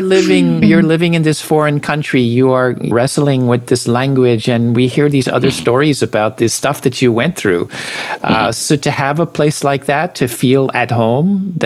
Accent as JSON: {"language": "English", "country": "United States", "said": "as an American, I have trouble keeping up with British humor"}